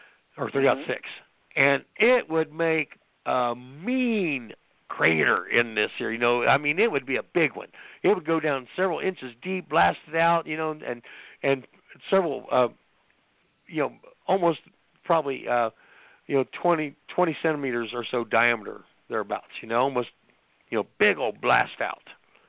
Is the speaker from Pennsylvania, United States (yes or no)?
no; Indiana, United States; Years ago, when I was growing up, I grew up in Indiana, farm boy, country boy, and we learned how to hunt and everything.